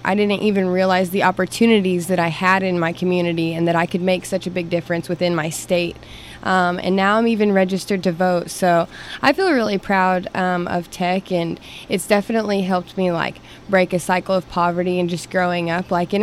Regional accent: Bartlesville, Oklahoma, United States; I grew up in Bartlesville. I've always loved tech.

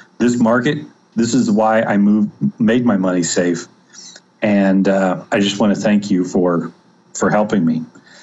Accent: Kansas, United States; we decided to move to the community where I grew up at here in Kansas.

